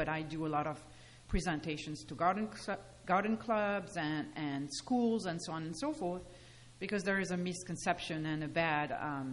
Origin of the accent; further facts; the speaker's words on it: France; English is a second language; moved away as an adult; now in United States; So, as you can hear by my accent, you know, we moved from France 20 years ago.